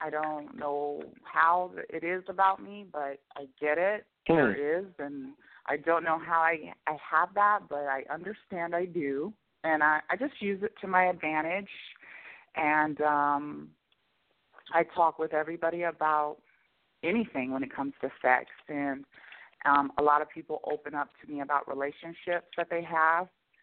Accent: California, United States; also born or lived in Oklahoma; no, I'm from the West Coast, Northern California. I lived in, I call it the Midwest, but it was Oklahoma. So I lived a lot of the time in Oklahoma as well growing up.

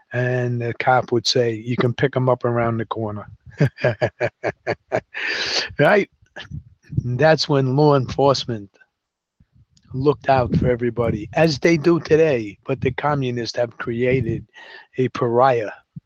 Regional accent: New York City, New York, United States; Growing up in New York City, I am an alleyway New Yorker. And I grew up in the ghetto, but it wasn't a ghetto because the Democrats hadn't brought the drugs in yet.

